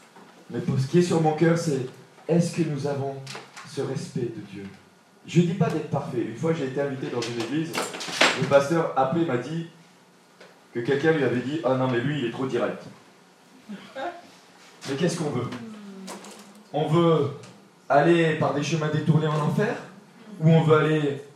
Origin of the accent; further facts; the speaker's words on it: France; Moi, je suis un Français, j'aime mon pays